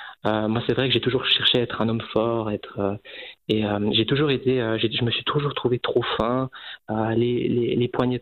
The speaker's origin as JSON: {"language": "French", "town": "Bulle", "region": "Fribourg", "country": "Switzerland", "said": "Je viens de Bulle et donc j'ai sorti un premier EP le 25 octobre dernier."}